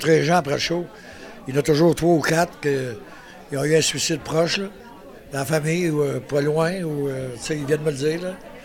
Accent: Quebec, Canada; moi, chez moi, je suis gaspésien, alors ils ont toujours écouté que du country, mais francophone, québécois

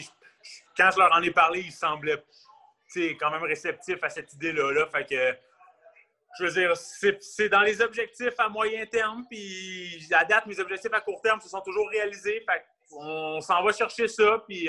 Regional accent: Quebec, Canada; accent: Quebec; c'est sûr que je vais toujours garder ma petite touche québécoise, puis mon petit accent

